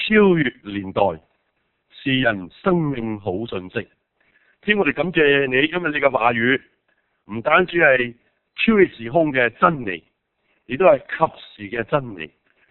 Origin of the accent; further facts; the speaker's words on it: Tai Long, Sai Kung, Hong Kong; also born or lived in Tap Mun; 我嘅家鄉咧，我啲家鄉咧就係西貢大浪村啦。其實我仲有另一個第二家鄉噶啦，因為我好細個時候咧，都曾經咧去到塔門咧居住。